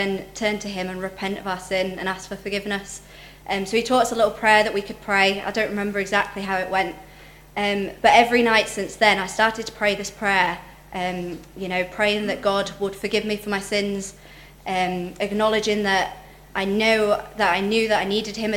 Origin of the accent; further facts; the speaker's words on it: Coventry, West Midlands, United Kingdom; born there; I was born in Coventry to Christian parents who raised me.